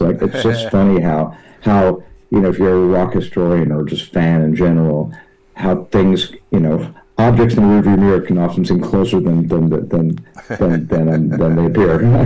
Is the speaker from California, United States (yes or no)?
yes; Los Angeles, California, United States; I mean, that'd be a romantic way to look at it, but actually the reality is, I loved L.A. then.